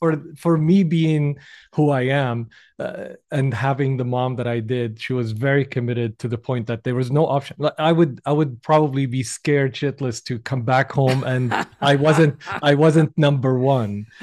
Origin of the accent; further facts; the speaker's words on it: Syria; English is a second language; Growing up in Syria, we didn't have actually multiple opportunities.